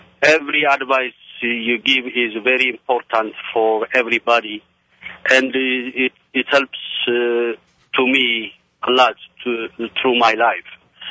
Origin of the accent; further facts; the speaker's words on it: Ethiopia; now in Las Vegas, United States; I'm from Ethiopia.